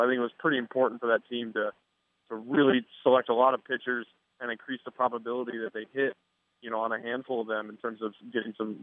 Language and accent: English; Chicago, Illinois, United States; Yeah, I hated that team, man, because I was growing up in Chicago.